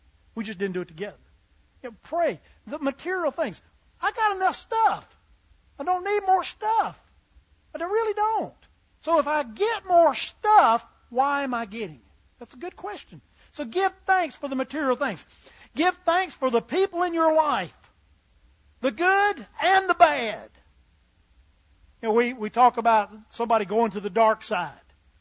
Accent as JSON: {"language": "English", "country": "United States", "tie": "born there", "said": "I'm glad I was born in America. And I am grateful that people want to come here."}